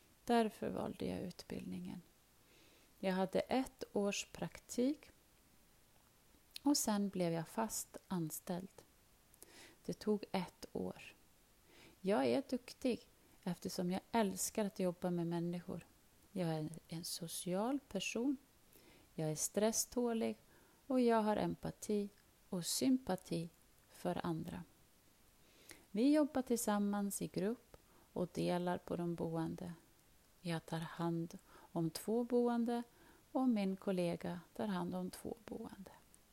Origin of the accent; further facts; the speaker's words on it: Sudan; now in Sweden; och jag kommer från Sudan. Jag har bott i Sverige i 5 år.